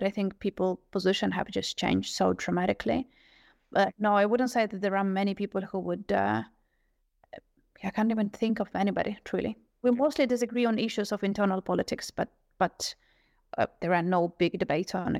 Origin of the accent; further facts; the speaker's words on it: Kharkiv, Kharkiv Oblast, Ukraine; as a person born and raised in Kharkiv.